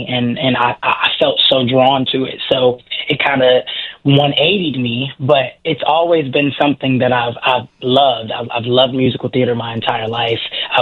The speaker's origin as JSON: {"language": "English", "town": "Chicago", "region": "Illinois", "country": "United States", "tie": "born or raised there", "said": "So it was my mom, my dad, and three boys and two girls and one small little house on the West Side of Chicago."}